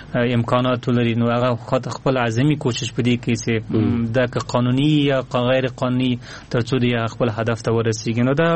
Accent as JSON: {"language": "Persian", "country": "Afghanistan", "tie": "born or raised there", "said": "همه ما شما افغان هستیم و در این خاک زاده شدیم و در این خاک زندگی میکنیم"}